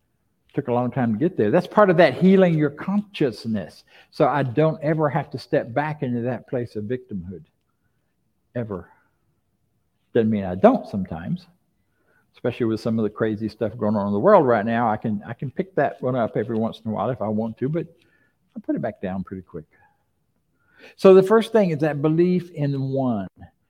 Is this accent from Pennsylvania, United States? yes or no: no; Florida, United States; I grew up down there, and that was my hometown, and we used to ride in that area. We didn't call it the Big Bend back then. We called it the armpit of Florida.